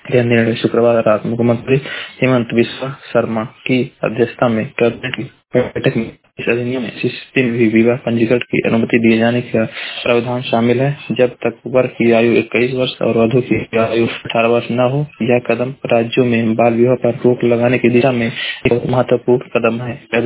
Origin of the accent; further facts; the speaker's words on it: Maharajganj, Uttar Pradesh, India; मैं जिला महाराजगंज का निवासी हूँ।